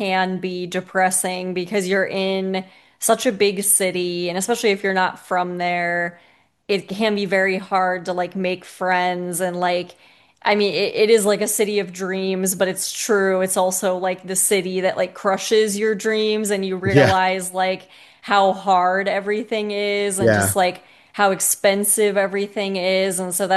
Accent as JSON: {"language": "English", "region": "Midwest", "country": "United States", "tie": "born or raised there", "said": "whereas like growing up in the Midwest here, it's like a lack of culture."}